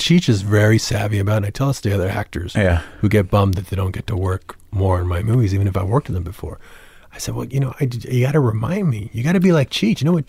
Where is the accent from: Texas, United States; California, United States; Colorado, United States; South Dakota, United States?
Texas, United States; San Antonio; I grew up in San Antonio. It's a very rock and roll town.